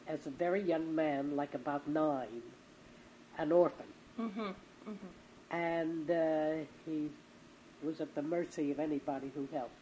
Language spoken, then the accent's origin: English; New York City, New York, United States; born there; I was born on Suffolk Street, 22 Suffolk Street.